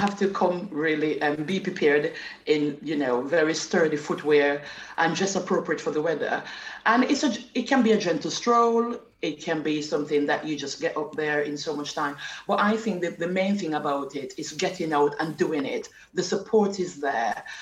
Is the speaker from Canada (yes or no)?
no; Jamaica; now in United Kingdom; It's different, but there is some similarity to me growing up in Jamaica.